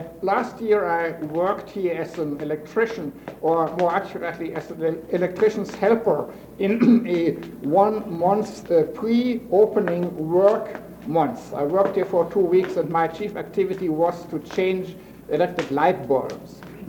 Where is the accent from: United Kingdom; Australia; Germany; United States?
Germany; Breslau, Silesia; English is a second language; moved away; It was a German city, I came from Germany, now it is a Polish city. The name of the city was Breslau